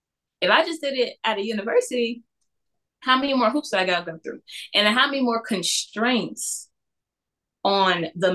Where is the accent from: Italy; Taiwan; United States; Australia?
United States; Toledo, Ohio; I'm born and raised in Toledo, Ohio.